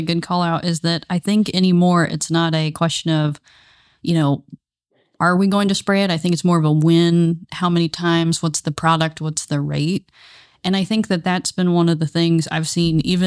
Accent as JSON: {"language": "English", "town": "Portland", "region": "Indiana", "country": "United States", "tie": "born or raised there", "said": "Okay, so I'm originally from Central Indiana. I grew up in Jay County around Portland."}